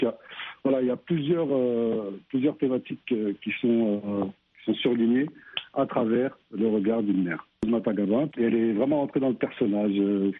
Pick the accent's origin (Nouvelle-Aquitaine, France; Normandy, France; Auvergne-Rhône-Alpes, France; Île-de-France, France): Île-de-France, France; Sarcelles; j'ai grandi à Sarcelles, je suis originaire de la Guadeloupe et aujourd'hui je suis réalisateur.